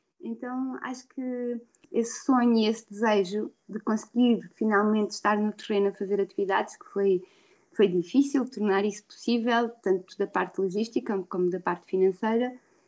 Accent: Évora, Portugal; born there; moved away as an adult; also born or lived in Lisbon; now in São Tomé and Príncipe; eu já estava há algum tempo em Lisboa, porque eu nasci em Évora, mas depois fui para Lisboa para a faculdade e fiquei lá. Já eram muitos anos de Lisboa

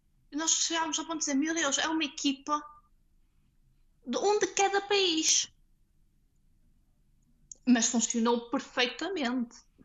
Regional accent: Portugal; now in United Kingdom; desde que saímos de Portugal, eu acho que eu nunca chegaria a conquistar metade em Portugal.

